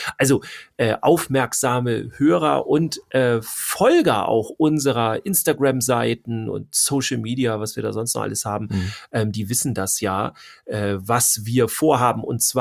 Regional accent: Schleswig-Holstein, Germany; Ja, wir kommen ja aus Schleswig-Holstein.

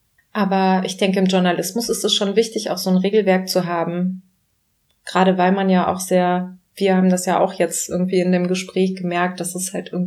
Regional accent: Germany; ich kann mich jetzt in einer Diskussion hier hinstellen und sagen, ich bin Deutsche.

